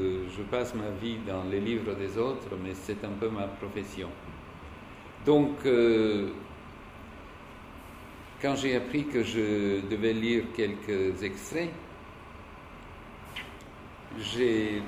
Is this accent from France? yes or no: no; Bulgaria; je le lisais en russe, parce que je vivais dans mon pays natal, qui est la Bulgarie. Mais je faisais des études dans un lycée où tout était enseigné en russe